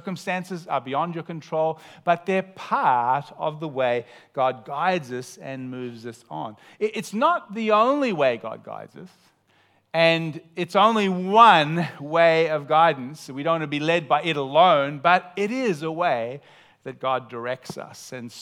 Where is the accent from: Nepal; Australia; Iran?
Australia; also born or lived in United States; I'm an Aussie and I love Australia.